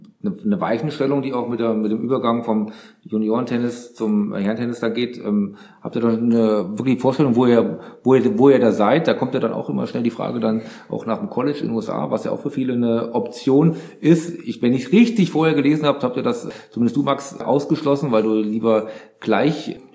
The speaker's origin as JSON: {"language": "German", "region": "Hesse", "country": "Germany", "said": "Also ich komme so halbwegs aus der Nähe von Aschaffenburg, ich komme auch aus Hessen."}